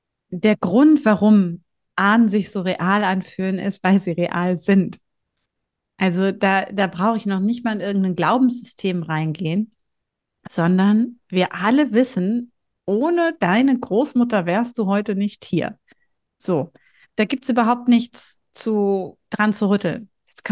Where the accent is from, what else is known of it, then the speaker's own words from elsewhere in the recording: Bielefeld, North Rhine-Westphalia, Germany; born there; also ich bin in Bielefeld geboren